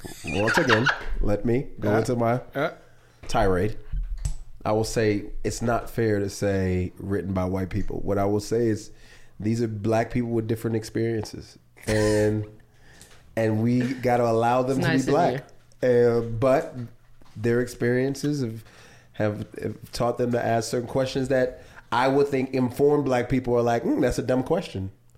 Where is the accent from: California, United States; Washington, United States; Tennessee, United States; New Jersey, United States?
California, United States; Sherman Oaks; I grew up in Sherman Oaks black folk.